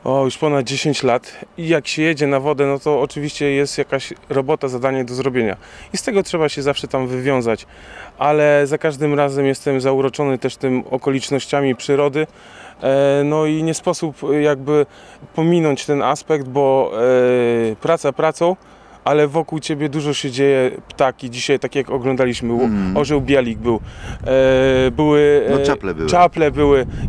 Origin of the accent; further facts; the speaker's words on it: Tricity, Pomeranian Voivodeship, Poland; also born or lived in Elbląg; bo ja z Trójmiasta też pochodzę